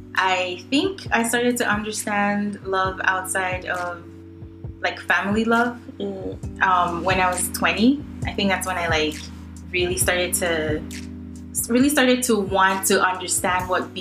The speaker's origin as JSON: {"language": "English", "country": "Nigeria", "tie": "born or raised there", "said": "I grew up in Nigeria, and we weren't the wealthiest back then."}